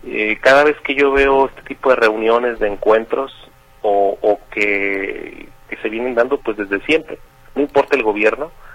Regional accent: Mexico; todos somos mexicanos, todos estamos aquí

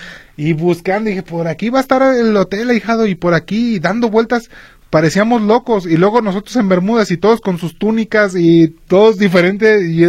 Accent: Mexico; Pero no, como mexicanos no podíamos cruzar.

